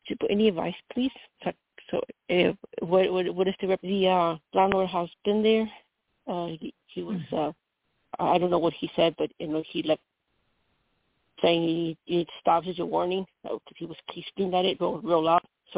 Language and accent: English; Colorado, United States; I'm from Colorado.